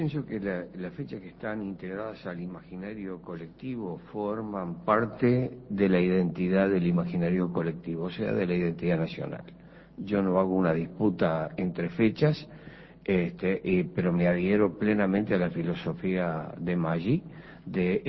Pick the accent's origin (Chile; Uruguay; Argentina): Uruguay; Florida; yo soy de Florida, en la Piedra Alta, ahí nacimos.